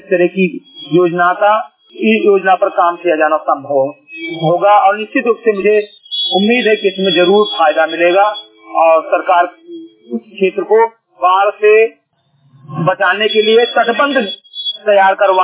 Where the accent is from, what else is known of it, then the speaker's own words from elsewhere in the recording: Uttar Pradesh, India; ग्राम सभा संदेह घटाई विकास दुर्गा जनपद बहराइच का रहने वाला हूँ